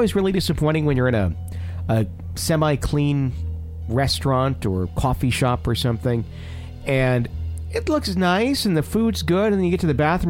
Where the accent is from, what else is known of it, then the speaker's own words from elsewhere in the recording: Fond du Lac, Wisconsin, United States; back in my hometown in Fond du Lac.